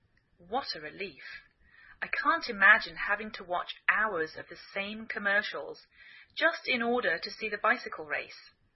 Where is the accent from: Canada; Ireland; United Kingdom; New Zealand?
United Kingdom; England; now in United States